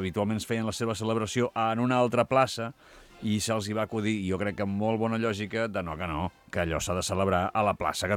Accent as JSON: {"language": "Catalan", "town": "Vilafranca", "region": "Catalonia", "country": "Spain", "said": "Som de Vilafranca."}